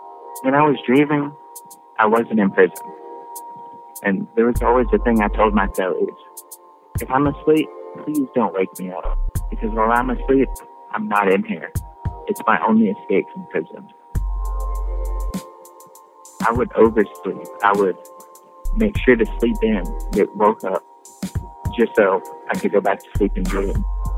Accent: Texas, United States; I grew up in Redneck, Texas.

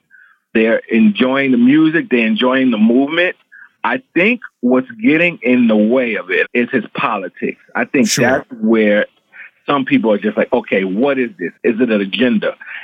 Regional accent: Bronx, New York, United States; Growing up in the Bronx, you know, you live, you breathe hip hop music, especially, you know, I'm 43 years old.

